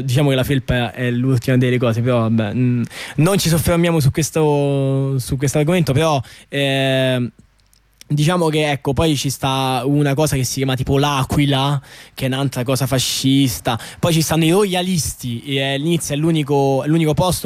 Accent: Nice, Provence-Alpes-Côte d'Azur, France; io vengo da Nizza

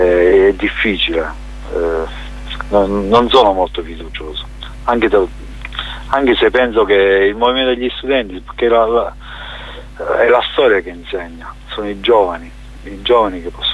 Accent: Basilicata, Italy; il mio paese nativo è uno di quei paesi colpiti dall'estrazione petrolifera, e in Basilicata ci sono state diverse manifestazioni

